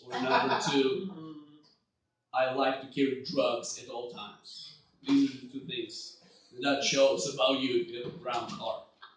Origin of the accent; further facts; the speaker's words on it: Bulgaria; English is a second language; now in United States; I had just moved to the country. I came to America. I'm from Bulgaria. I'm not going to explain what that is. Google it. I moved from Bulgaria to America in 2006. So I just spent 10 years in the States.